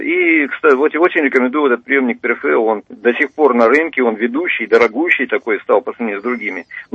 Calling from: Moscow, Russia; из Москвы.

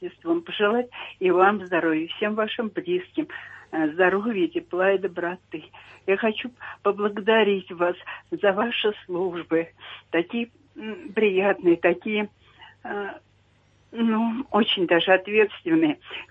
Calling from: Moscow, Russia; Я из Москвы звоню.

